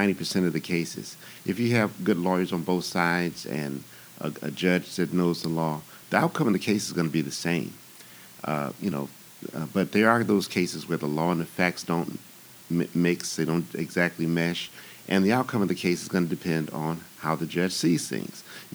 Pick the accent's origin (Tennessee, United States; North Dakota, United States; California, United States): Tennessee, United States; Murfreesboro; born there; I was not born in Chicago, but I was born in Murfreesboro, Tennessee, a small town about 30 miles from Nashville.